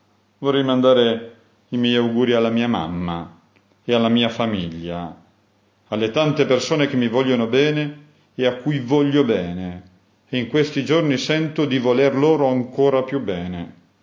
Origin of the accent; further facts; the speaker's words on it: Piedmont, Italy; in un piemontese che non è quello casalese, ma è il piemontese del mio paese